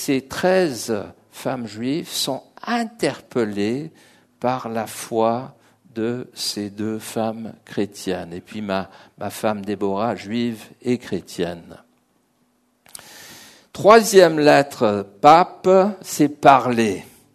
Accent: England, United Kingdom; now in Switzerland; Moi, j'ai grandi en Angleterre dans une famille juive très, comme j'ai dit, Pascal a dit, athée, mais très séculier. J'ai grandi dans des écoles de souche protestante, anglicane

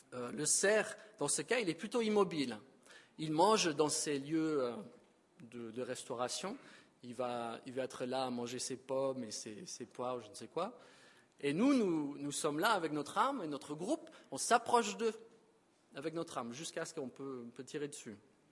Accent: Bonneville, Auvergne-Rhône-Alpes, France; Enfin, je viens de Bonneville, je ne sais pas.

